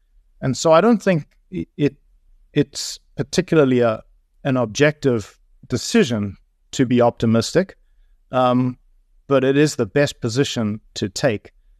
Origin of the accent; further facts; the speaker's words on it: South Africa; I think it's something I learned as a South African is an unbridled optimism